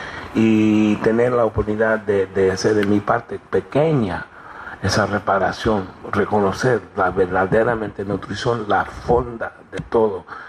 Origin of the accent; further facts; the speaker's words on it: Cuba; todo el mundo estaba gritando porque somos cubanos